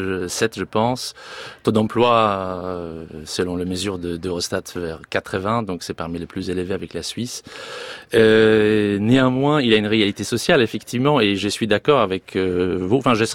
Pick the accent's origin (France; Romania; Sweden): Sweden; French is a second language; J'ai grandi en Suède des années 80. On était 8 millions à l'époque.